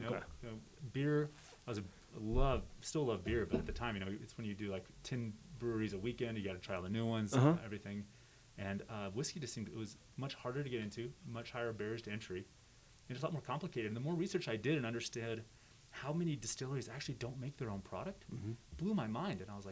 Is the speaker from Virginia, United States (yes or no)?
no; San Diego, California, United States; also born or lived in Houston, United States; I was born in Houston, Texas, but I grew up in San Diego, California.